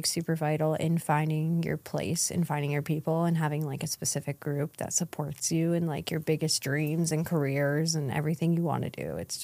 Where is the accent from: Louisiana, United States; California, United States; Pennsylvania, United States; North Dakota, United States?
Pennsylvania, United States; I grew up in, you know, I will say, you know, near Erie. It's very small, like 5,000 people max.